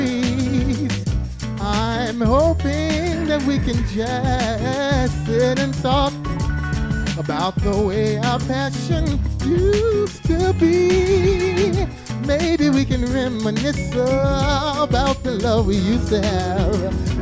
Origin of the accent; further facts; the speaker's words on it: New York, United States; now in Los Angeles, United States; I'm originally from New York, but I love LA. I'm here. That's right. Fort Greene, New York. LES, Lower East Side, Houston Avenue.